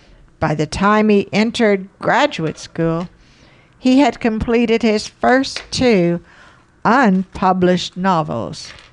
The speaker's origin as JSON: {"language": "English", "region": "Texas", "country": "United States", "tie": "born or raised there", "said": "I grew up in Central Texas, 3 hours south of McMurtry's hometown of Archer City"}